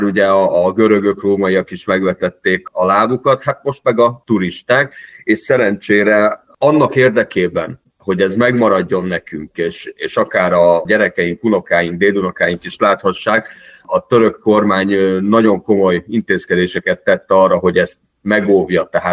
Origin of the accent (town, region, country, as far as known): Hungary